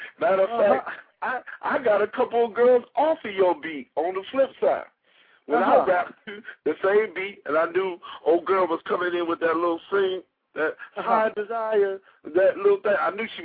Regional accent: Ohio, United States; so you know I'm from Ohio, but I was New Yorked out with the records, man.

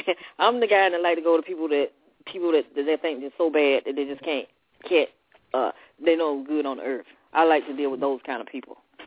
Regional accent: Alabama, United States; now in Ohio, United States; Oh, I'm from Alabama, but I've been around the world. Right. And I live in Ohio.

